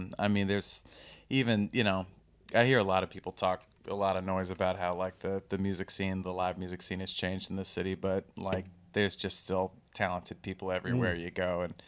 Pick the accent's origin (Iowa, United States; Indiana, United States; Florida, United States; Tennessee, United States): Indiana, United States; Floyds Knobs; moved away as an adult; now in New York City, United States; Originally from Floyd's Knobs, Indiana, but living in New York City for 10 years now.